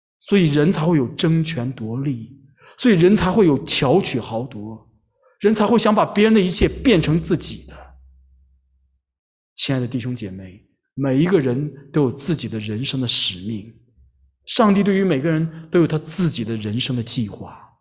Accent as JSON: {"language": "Chinese", "town": "Harbin", "region": "Heilongjiang", "country": "China", "tie": "born or raised there", "said": "我的家乡呢是在中国的东北黑龙江哈尔滨。我不知道大家在座的有谁去过哈尔滨啊？哈尔滨那个地方冬天 特别冷啊，非常的冷，大概-30度左右。"}